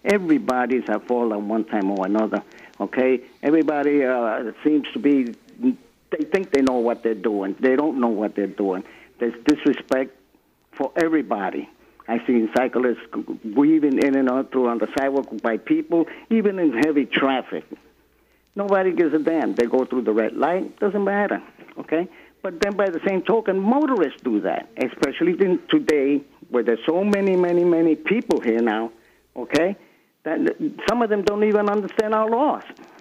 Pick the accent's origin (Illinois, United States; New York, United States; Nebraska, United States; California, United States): New York, United States; New York City; I'm calling from the Bronx, New York City, okay?